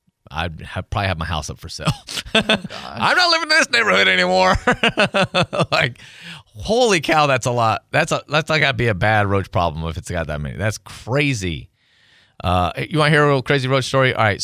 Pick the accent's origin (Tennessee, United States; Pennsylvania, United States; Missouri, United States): Tennessee, United States; also born or lived in Texas / Illinois / Iowa / Ohio; because I grew up in Tennessee, lived in Texas for 10 years, 13 years. And then when I got in radio kind of moved you around all over the place. And so I lived in like Illinois and Iowa and Ohio.